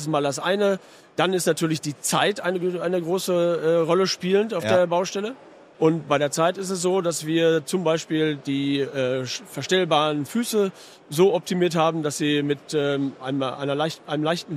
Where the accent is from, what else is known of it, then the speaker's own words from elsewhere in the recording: North Rhine-Westphalia, Germany; wir sind aus dem Sauerland